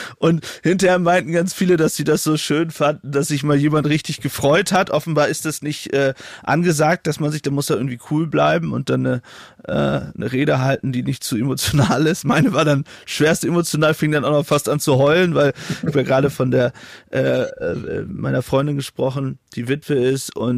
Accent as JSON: {"language": "German", "region": "Northern Germany", "country": "Germany", "said": "so als Norddeutscher, da ist man ja eigentlich nicht so emotional. Jetzt meine Eltern kommen aus Essen und Hessen"}